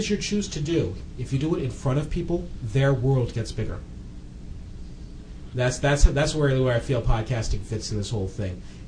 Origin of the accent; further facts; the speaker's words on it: Baltimore, Maryland, United States; Well, now I was from Maryland, so... Maryland